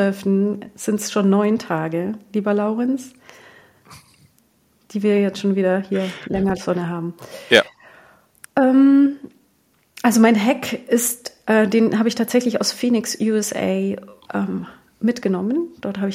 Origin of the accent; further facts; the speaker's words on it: Bavaria, Germany; ich bin in halt im Allgäu aufgewachsen.